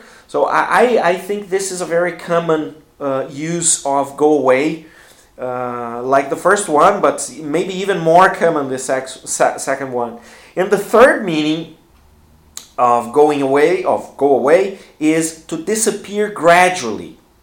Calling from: Porto Alegre, Rio Grande do Sul, Brazil; English is a second language

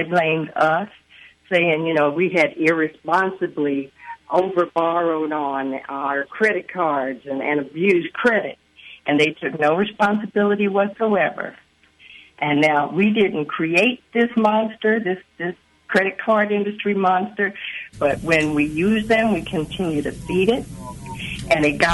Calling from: Kansas City, Missouri, United States; I'm calling from South Kansas City.

